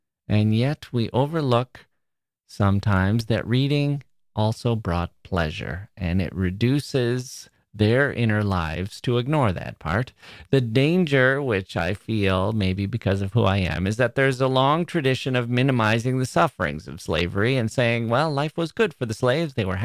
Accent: Wisconsin, United States; I'm from Wisconsin, and we scoff at people in California who say, oh, it was 40 degrees last night, quite cold.

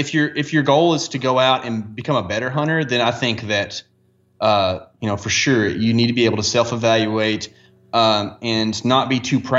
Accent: the South, United States; But it's just funny as a Southerner, like it sticks out.

